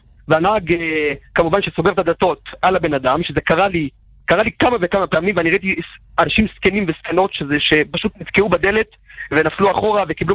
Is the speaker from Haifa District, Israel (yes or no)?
no; Jerusalem, Jerusalem District, Israel; אני ירושלמי, ודאי.